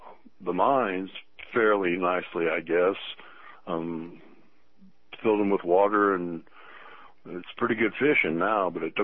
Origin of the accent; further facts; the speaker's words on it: Illinois, United States; Well, I tell you, I came from Illinois, and the Mississippi and Indian culture in southern Illinois, a forked cottonwood tree was a sacred tree.